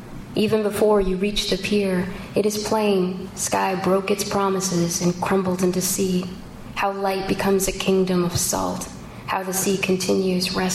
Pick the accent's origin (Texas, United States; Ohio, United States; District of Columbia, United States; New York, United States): Ohio, United States; I grew up in Ohio where we don't have the ocean or riptides, and so I never knew how to negotiate those kinds of things until I came here.